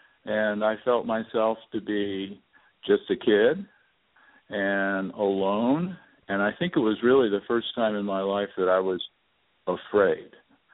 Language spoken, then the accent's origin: English; California, United States; And I grew up in California, and as a seven-year-old, I was one day standing underneath a huge tree